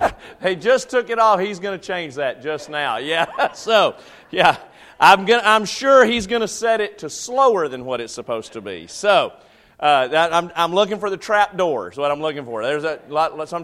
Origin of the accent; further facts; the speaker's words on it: Fayetteville, Arkansas, United States; now in Texas, United States; I live in Texas. I'm not from Texas. I live in Texas. I'm from Arkansas, okay?